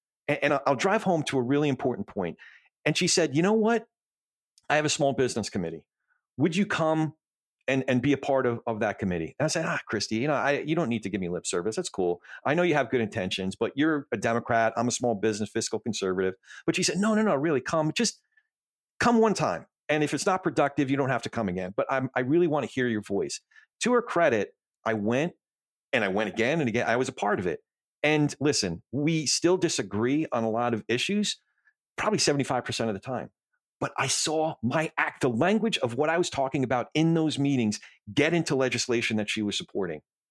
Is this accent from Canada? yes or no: no; New Jersey, United States; when I grew up in Jersey